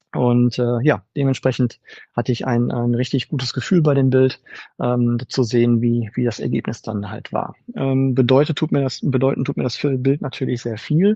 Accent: Bochum, North Rhine-Westphalia, Germany; Ich komme aus Bochum, bin quasi gebürtiger Wattenscheider.

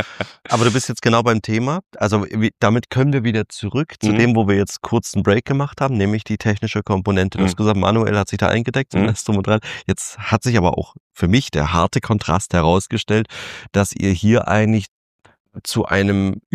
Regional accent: Germany; ich komme aus Deutschland

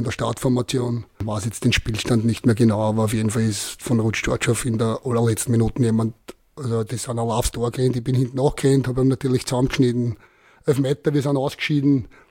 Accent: Vienna, Austria; Ich habe angefangen zum Fußballspielen bei Wienerberg. Sind wir dann umgezogen vom 12. Bezirk in den 3.

